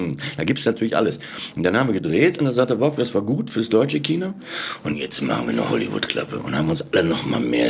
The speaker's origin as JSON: {"language": "German", "country": "France", "said": "Ich bin ja Franzose, ich verstehe das natürlich."}